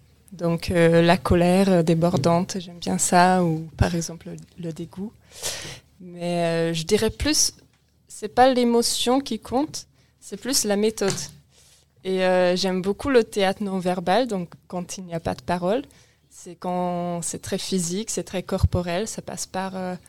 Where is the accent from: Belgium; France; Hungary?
Hungary; French is a second language; c'était en Hongrie, parce que j'ai grandi en Hongrie